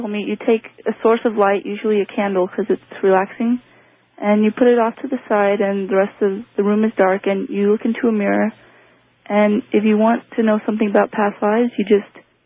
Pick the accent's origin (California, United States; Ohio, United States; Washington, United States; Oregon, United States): Washington, United States; I'm from Washington State.